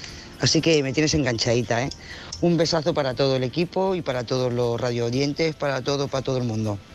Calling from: Lloret de Mar, Catalonia, Spain; de Lloret de Mar.

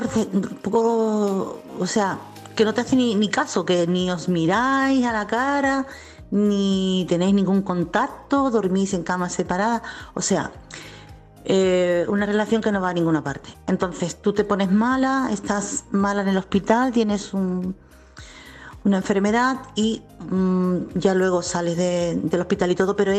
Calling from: Chiclana de la Frontera, Andalusia, Spain; corresponsal de Chiclana.

